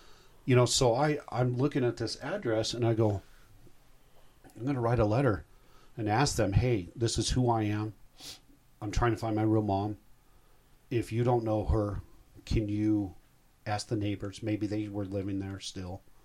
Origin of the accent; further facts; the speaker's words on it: Battle Creek, Michigan, United States; born there; I was born in Battle Creek, Michigan.